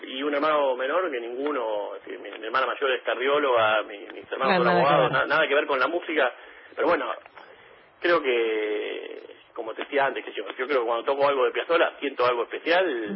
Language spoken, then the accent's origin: Spanish; Lomas de Zamora, Buenos Aires Province, Argentina; born there; also born or lived in Adrogué; nosotros vivíamos en Adrogué, yo nací en Loma de Zamora